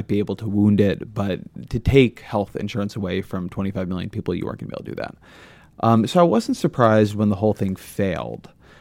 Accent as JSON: {"language": "English", "region": "California", "country": "United States", "said": "I come from California."}